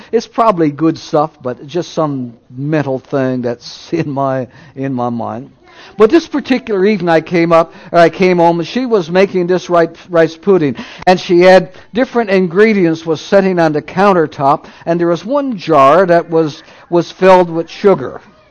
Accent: Newfoundland and Labrador, Canada; I remember as a boy growing up in Newfoundland, and for the first 12 or 15 years, we did not have electricity, we did not have running water, we had outdoor toilets

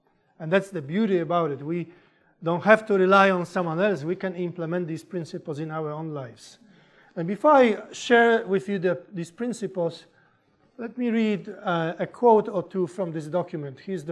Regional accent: Poland; English is a second language; moved away; You did notice I speak with an accent, didn't you? You do too, right? Sometimes I joke that I was born in Mississippi. And that's where the accent comes from. I am from Poland originally.

